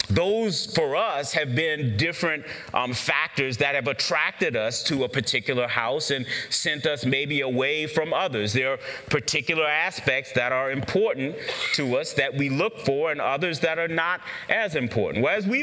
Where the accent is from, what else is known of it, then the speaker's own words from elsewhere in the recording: the South, United States; growing up in the South, I didn't really understand the significance of having a garage other than a place for storage until I came up here